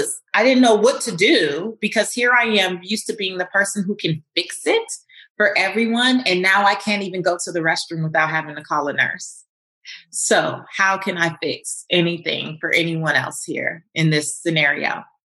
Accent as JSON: {"language": "English", "town": "Los Angeles", "region": "California", "country": "United States", "said": "I'm from Leimert Park, South Central Los Angeles, where I didn't grow up with seeing people with fancy cars or big houses"}